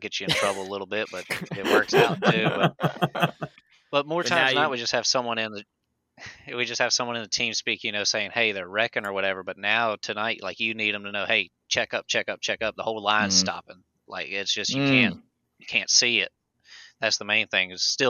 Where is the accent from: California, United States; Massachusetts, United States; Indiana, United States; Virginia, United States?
Virginia, United States; Suffolk; Suffolk, Virginia. 28 years old